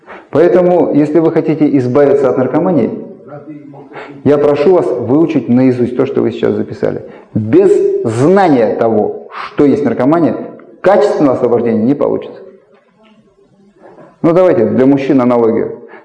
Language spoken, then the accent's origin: Russian; Russia; Видимо, знаешь, что мы из России